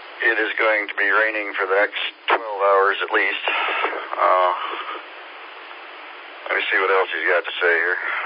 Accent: Indiana, United States; Well, I grew up in Indiana.

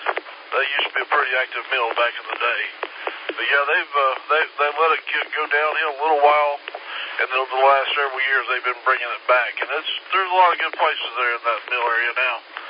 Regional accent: Oklahoma, United States; moved away; And I'm originally from Oklahoma. I've been here since '92, so it's the five call.

